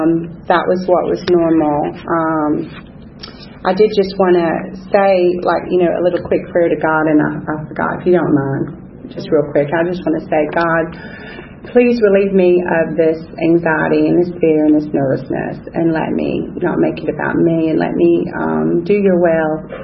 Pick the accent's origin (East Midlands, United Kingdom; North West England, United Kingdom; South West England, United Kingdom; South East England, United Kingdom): East Midlands, United Kingdom; Nottingham; I was born in England. I was born in Nottingham, England.